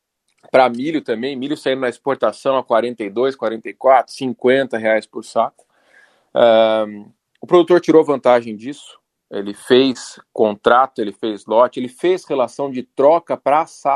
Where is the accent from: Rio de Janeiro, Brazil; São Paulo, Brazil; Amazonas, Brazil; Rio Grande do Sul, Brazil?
Rio Grande do Sul, Brazil; estou sendo gaúcho demais, né